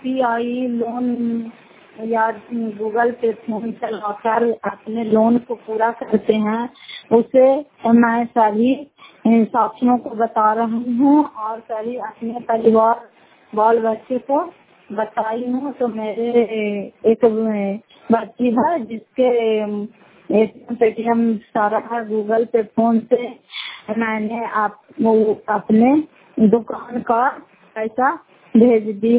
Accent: Bihar, India; घर बैठे भूत पंचायत मकरौटा जिला नालंदा करा पचरा ब्लॉक की निवासी हूँ।

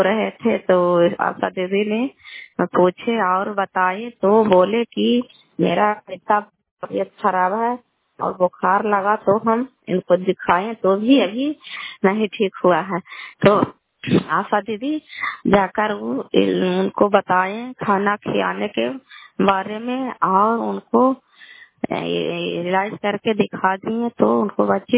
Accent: Kalyanpur, Bihar, India; घर कल्याणपुर वाली बेलसी पंचायत प्रखंड चंडी जिला लालनंदा का निवासी हूँ।

